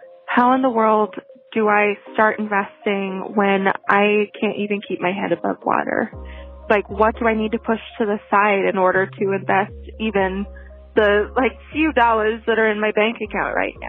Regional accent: Fort Wayne, Indiana, United States; I'm 29, and I'm from Fort Wayne, Indiana.

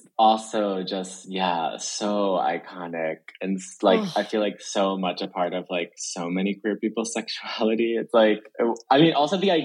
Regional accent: New Jersey, United States; I grew up in the Jersey Shore, sort of amongst like a toxic machismo world that I would often run away from, and into like comic books and video games and fantasy land.

